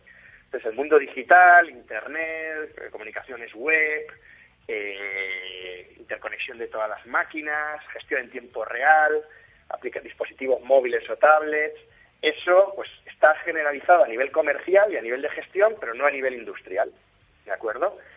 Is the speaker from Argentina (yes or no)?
no; Valencia, Valencian Community, Spain; nosotros somos de Valencia, somos valencianos, estamos muy fuertes en la comunidad.